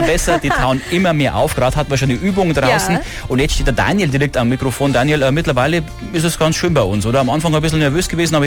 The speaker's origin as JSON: {"language": "German", "town": "Bechtsried", "region": "Bavaria", "country": "Germany", "tie": "born or raised there", "said": "Nein, die Bechtsrieder, das ist meine Heimatgemeinde."}